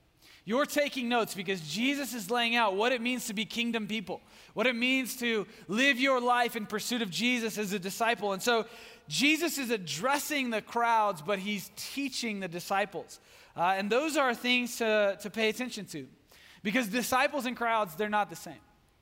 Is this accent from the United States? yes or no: yes; Hobbs, New Mexico, United States; My wife is from Roswell. I'm from Hobbs, New Mexico.